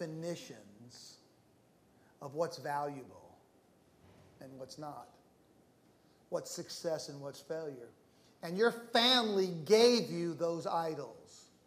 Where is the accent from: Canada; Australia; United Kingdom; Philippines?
Philippines; also born or lived in United States; growing up in the Philippines